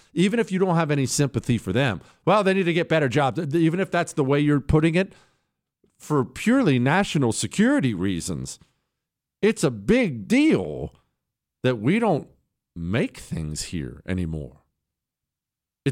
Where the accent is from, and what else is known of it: Rust Belt, United States; born or raised there